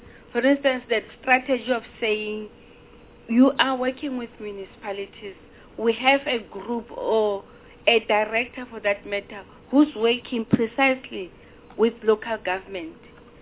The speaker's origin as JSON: {"language": "English", "town": "Welkom", "region": "Free State", "country": "South Africa", "said": "I'm from Machabeng, Kohaikiko, Velkom."}